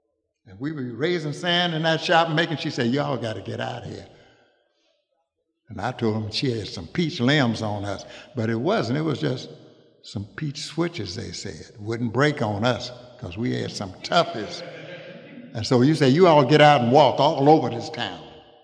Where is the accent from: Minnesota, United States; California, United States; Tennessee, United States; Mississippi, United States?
Mississippi, United States; Shelby; born there; Because I am not from Chicago. I was born in Shelby, Mississippi.